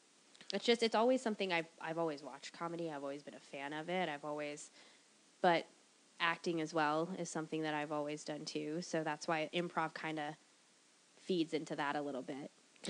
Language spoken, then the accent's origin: English; Arizona, United States; born there; No, I was born in Arizona.